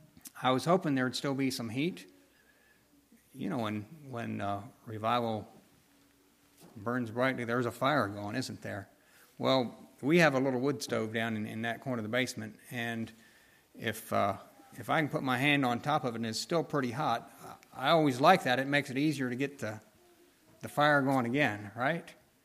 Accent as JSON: {"language": "English", "region": "Pennsylvania", "country": "United States", "tie": "born or raised there", "lives_now": "Harrison, United States", "said": "I was from Lancaster County. That's where I was born and raised"}